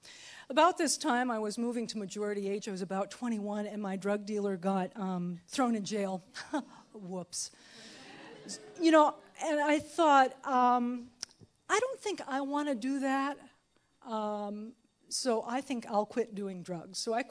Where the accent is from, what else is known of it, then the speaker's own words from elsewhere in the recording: Minnesota, United States; also born or lived in Iowa; I was born in Iowa, but I was raised in Minnesota. And it's not all Prairie Home Companion. There are some desperate people in Minnesota.